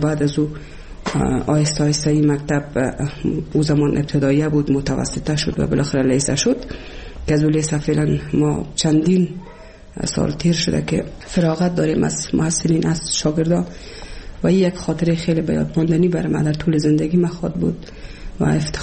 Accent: Kabul, Afghanistan; born or raised there; also born or lived in Bamyan

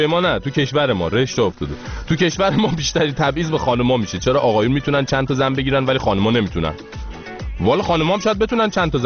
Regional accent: Iran; با افتخار به دانش آموزان گفتم من ایرانیم،

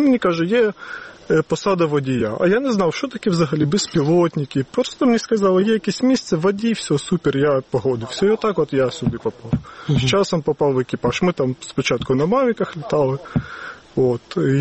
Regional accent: Bucha, Kyiv Oblast, Ukraine; Я сам з Бучі. Повномасштабну війну зустрів також в Бучі.

